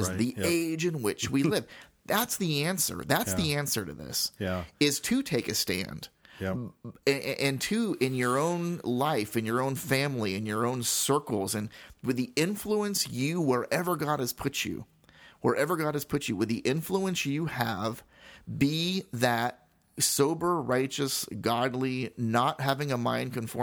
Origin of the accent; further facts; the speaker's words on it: United States; Being an American, growing up in this country where we are guaranteed certain freedoms that other countries do not have